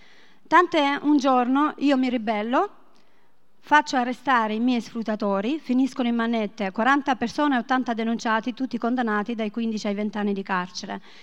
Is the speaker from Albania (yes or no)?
yes; Albania; born there; Italian is a second language; E io fui sequestrata in Albania, il mio paese natale